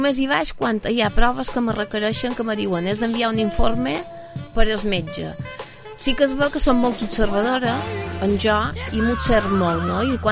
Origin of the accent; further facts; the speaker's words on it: Balearic Islands, Spain; Som de Menorca, que té les seues coses bones i les seues coses dolentes.